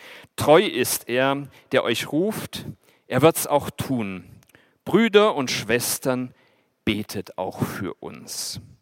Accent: Pfaffenhofen, Bavaria, Germany; er hat mich in meiner Heimatstadt Pfaffenhofen besucht, denn ich war ja in einem Internat in Franken.

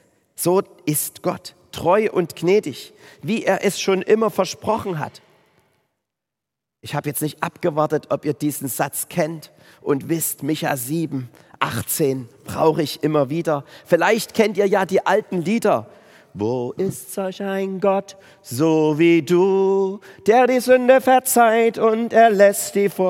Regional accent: Gottgetreu, Saxony, Germany; Oder ein kleines Dorf, wo ich aufgewachsen bin, daneben. Das heißt Gottgetreu. Oben an der tschechischen Grenze.

